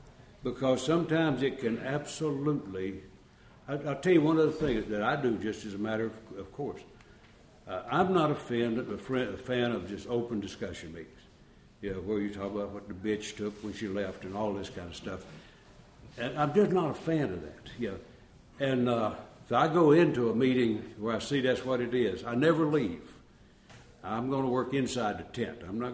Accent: Southern Pines, North Carolina, United States; from Southern Pines, North Carolina.

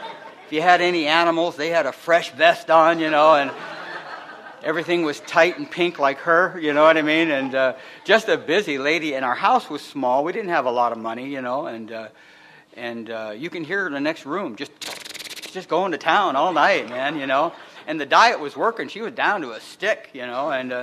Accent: California, United States; also born or lived in Detroit; I was born in Detroit, and I came out to California when I was about 3 years old, 3.5 years old. I brought up in a little foster home for a while

